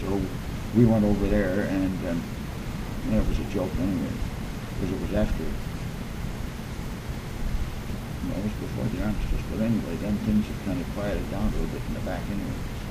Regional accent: New York, United States; And I met a man from my hometown in New York State.

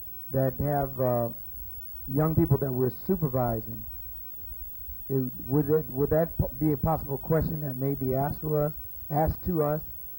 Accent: United States; born there; Because I'm an American. I was born in America.

